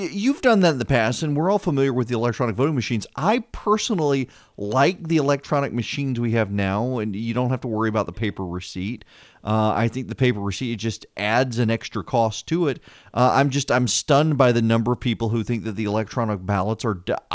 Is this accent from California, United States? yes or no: no; Louisiana, United States; I'm from Louisiana. I know about ballot stuffing and the like.